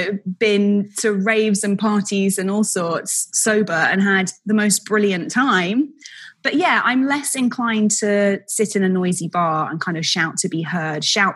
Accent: United Kingdom; now in New York, United States; moving to New York as a Brit, you get introduced to all the expats

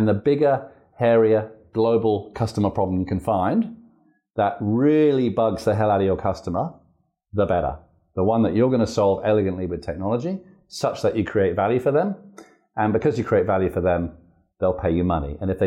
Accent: England, United Kingdom; moved away as an adult; also born or lived in Singapore; now in Perth, Australia; I came here 20 years ago as a school teacher from England. You can probably tell from my accent.

